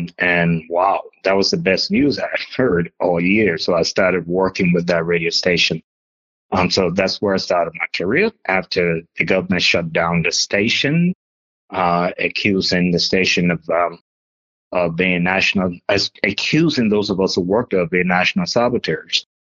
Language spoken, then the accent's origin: English; Liberia; he did the evening news, 8 o'clock, every day, where I grew up in Liberia.